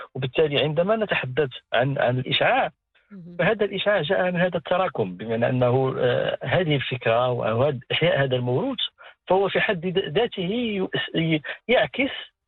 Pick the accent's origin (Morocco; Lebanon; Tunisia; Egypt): Morocco; ويعتبر يعني كذلك يعني مسألة مهمة في بالنسبة لنا كمغاربة